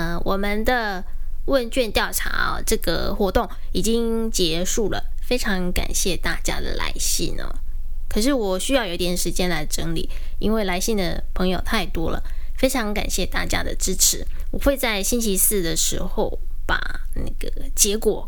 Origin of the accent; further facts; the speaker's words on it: Taiwan; 跟他说我是来自台湾的学生